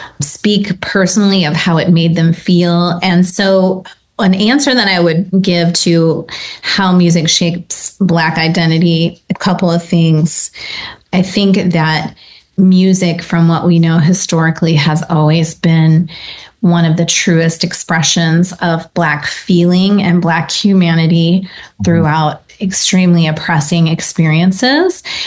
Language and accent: English; Michigan, United States; I grew up in the Midwestern, upper Midwestern part of the United States, and I was mostly living in the suburbs of Detroit.